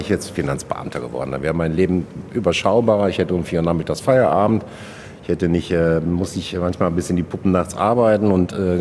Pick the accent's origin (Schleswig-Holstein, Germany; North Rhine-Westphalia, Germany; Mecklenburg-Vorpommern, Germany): North Rhine-Westphalia, Germany; Hattingen; ich kam ja aus Hattingen. Ich bin in Hattingen groß geworden.